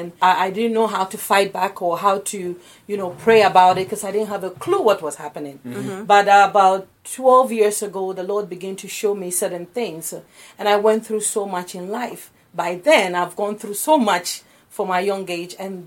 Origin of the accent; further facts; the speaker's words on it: Ghana; now in New Jersey, United States; No, I was born in West Africa, Ghana, but I live right here in New Jersey.